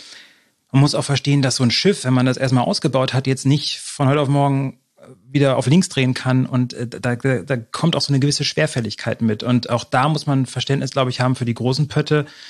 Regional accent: Germany; Lustigerweise bin ich ja auch an der Küste groß geworden.

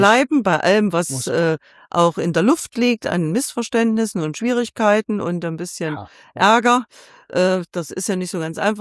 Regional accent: Thuringia, Germany; ich komme aus Thüringen, ist ein gutes Beispiel.

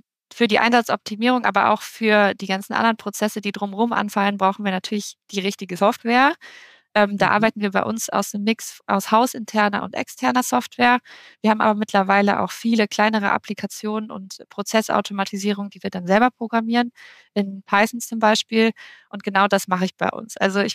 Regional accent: Aachen, North Rhine-Westphalia, Germany; born there; ich komme gebürtig aus Aachen, mir gefällt die Stadt auch sehr gut, deswegen wollte ich gerne hierbleiben.

